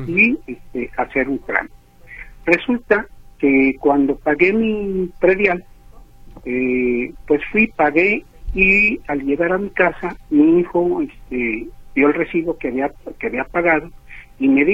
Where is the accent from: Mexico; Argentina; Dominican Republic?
Mexico; Guadalajara, Jalisco; Somos unos unos tapatíos orgullosos de nuestro sistema.